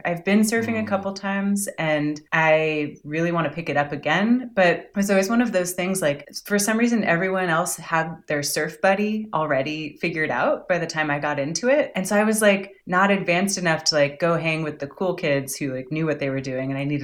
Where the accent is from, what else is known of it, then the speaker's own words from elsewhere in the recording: Pacifica, California, United States; I was born and raised in the Bay Area with a brief stint on the East Coast for college in Vermont. But I grew up in Pacifica, which is just down the coast from San Francisco.